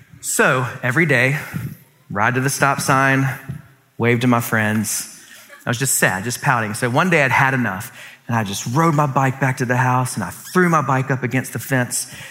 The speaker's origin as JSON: {"language": "English", "town": "Columbia", "region": "South Carolina", "country": "United States", "tie": "born or raised there", "said": "I grew up in Columbia, South Carolina. Go Gamecocks."}